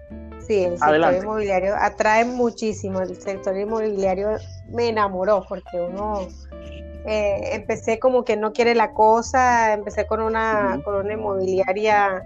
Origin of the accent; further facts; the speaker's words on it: Colombia; soy colombiana, agente inmobiliaria de hace ya varios años